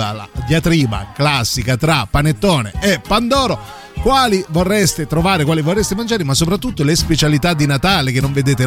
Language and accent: Italian; Apulia, Italy; i mustaccioli li conosco, essendo pugliese, sono molto buoni.